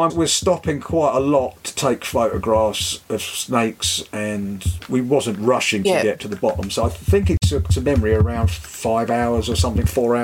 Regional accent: England, United Kingdom; but for me as an Englishman, temperatures were insane.

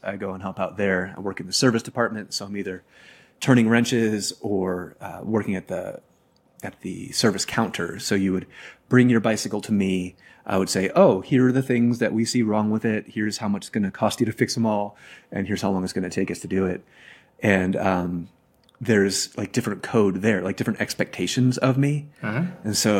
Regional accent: New Jersey, United States; now in Arkansas, United States; I definitely came across that when I moved from New Jersey, where Mwangi and I both kind of grew up there and moved to Arkansas, which is a very different culture.

